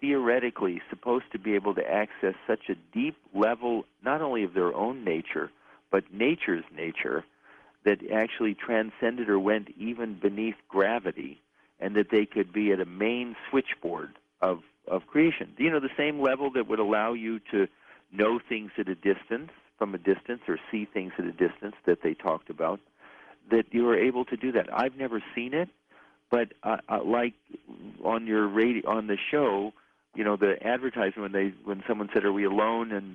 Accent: India; I'm from India, and I got long hair

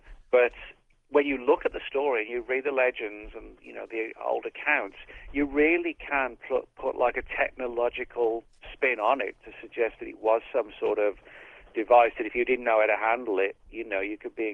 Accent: England, United Kingdom; growing up in England when we had the whole mad cow thing

